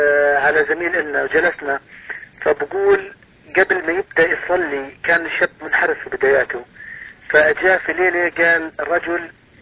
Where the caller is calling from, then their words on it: Zarqa, Zarqa Governorate, Jordan; أنا بتصل من الزرقاء